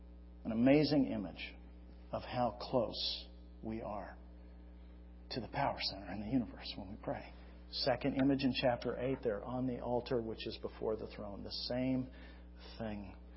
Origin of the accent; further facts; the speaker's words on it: California, United States; You know, I grew up in California, so to me, incense smells good.